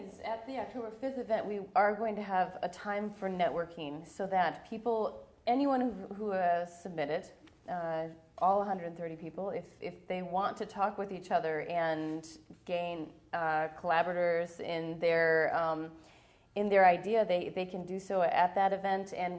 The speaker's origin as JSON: {"language": "English", "town": "Waukesha", "region": "Wisconsin", "country": "United States", "tie": "born or raised there", "said": "I grew up in Waukesha and I you know, was completely surrounded"}